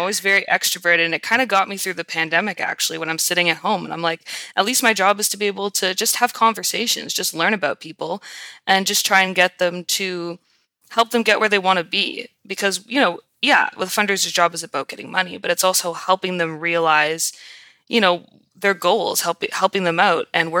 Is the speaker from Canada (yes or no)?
yes; Ottawa, Ontario, Canada; I'm a Canadian. I'm from Ottawa, Ontario, which is the capital.